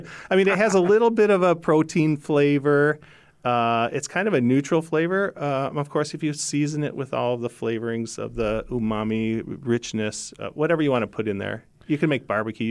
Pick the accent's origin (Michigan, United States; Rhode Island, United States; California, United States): Michigan, United States; even back when I was a kid and growing up in Michigan.